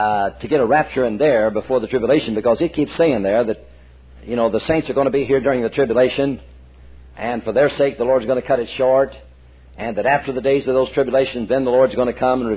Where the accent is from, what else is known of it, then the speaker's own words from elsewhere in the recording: Springfield, Missouri, United States; We grew up together in Springfield.